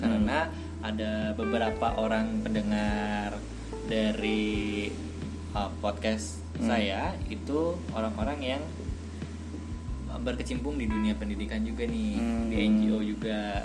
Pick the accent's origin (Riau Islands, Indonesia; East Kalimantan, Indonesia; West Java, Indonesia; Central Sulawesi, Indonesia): West Java, Indonesia; Cianjur; di daerah aku nih Z, di mana Cianjur itu nomor 1 se-Indonesia yang menyumbang tenaga kerja ke luar negeri.